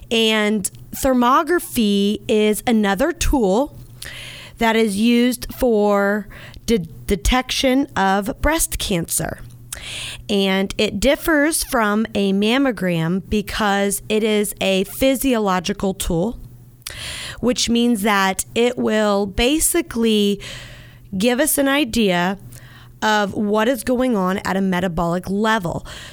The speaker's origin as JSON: {"language": "English", "town": "Dayton", "region": "Ohio", "country": "United States", "said": "We all should be. We're from Dayton, right?"}